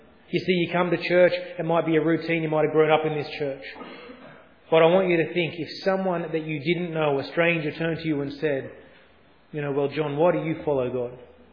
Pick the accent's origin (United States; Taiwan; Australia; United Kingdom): Australia; Cronulla, New South Wales; now in Baulkham Hills, Australia; born in India. I was abandoned at birth and adopted when I was 6 months old. So I don't sound at all Indian, although I may look Indian. I grew up in the Sutherland Shire down near Cronulla.